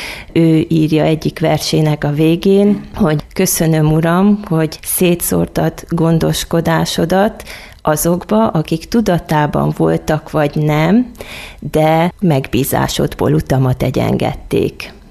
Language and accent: Hungarian; Harghita, Romania; now in Hungary; az, aki ma vagyok, az egyrészt köthető Csíkba, hiszen azért csak ugye, Csíkba nőttem fel, és azért az ottani hegyek és a hidegtelek is edzik az embert